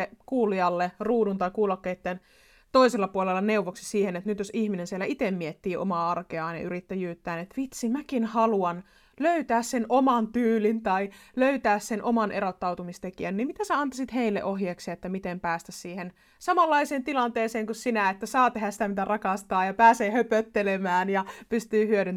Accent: North Ostrobothnia, Finland; mä oon Pohjois-Pohjanmaalta itse

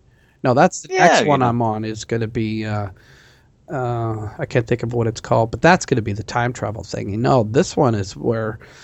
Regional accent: Nebraska, United States; from Nebraska.

